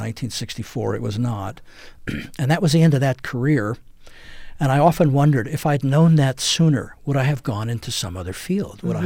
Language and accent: English; New York City, New York, United States; I grew up in New York City, actually in the Second World War. I was born in 1943. And so there were a lot of fresh European immigrants all around me.